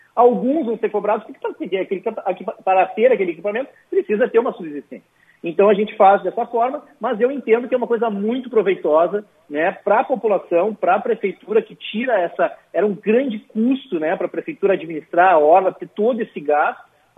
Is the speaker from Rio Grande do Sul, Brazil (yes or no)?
yes; Porto Alegre, Rio Grande do Sul, Brazil; Eu, pessoalmente, sou gaúcho de Porto Alegre, apesar da minha mãe ter nascido na Estância, né, em Boa Vista, na Boa Vista do Cadeado, em Cruz Alta.